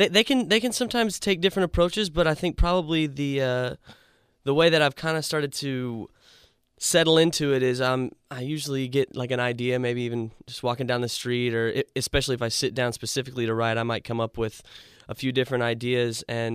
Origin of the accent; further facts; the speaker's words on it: DeSoto, Texas, United States; also born or lived in Fort Worth / Flower Mound; No, actually, I was born in Fort Worth, and I grew up in DeSoto, Texas, and then in high school, I moved to Flower Mound, graduated from Flower Mound High School, so I've always lived around the Metroplex